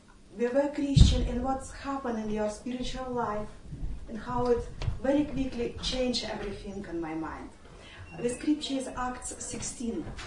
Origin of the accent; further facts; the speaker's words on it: Ukraine; born there; English is a second language; In 2007, just I was born in Ukraine and my dad lived in Ukraine or my mom lived in Moscow.